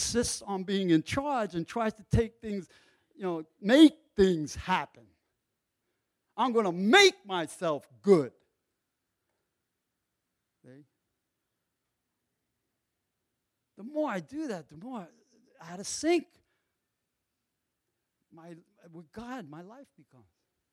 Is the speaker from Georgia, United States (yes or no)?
no; New York City, New York, United States; See, I grew up in the Bronx. There's not many of us water skied in the Bronx.